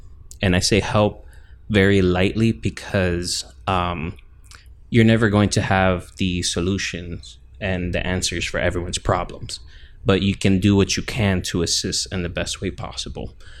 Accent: Carol City, Florida, United States; But for me, it wasn't abnormal because I grew up in Carroll City. So I was already like in a Black community.

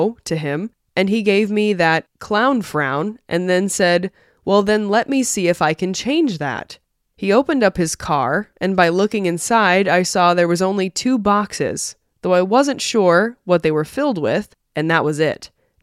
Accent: Ecuador; moved away; my family decided to take a visit to my hometown of Ecuador.

